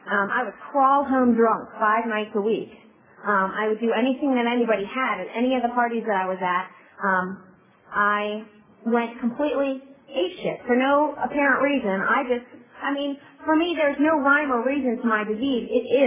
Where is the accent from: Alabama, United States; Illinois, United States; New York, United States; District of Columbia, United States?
District of Columbia, United States; Washington; born there; I am from America. I was born in Washington, D.C. I came from an upper middle class family.